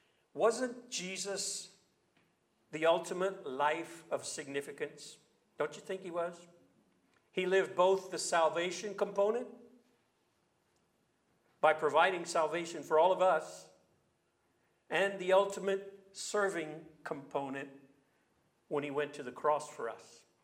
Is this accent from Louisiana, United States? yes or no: yes; Louisiana, United States; Midori and I returned to my home state of Louisiana with our sons and her mother.